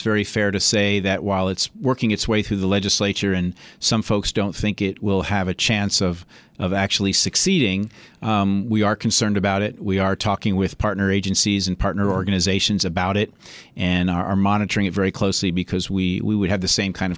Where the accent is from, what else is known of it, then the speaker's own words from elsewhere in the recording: Tempe, Arizona, United States; I'm from Tempe, Arizona, not New York City.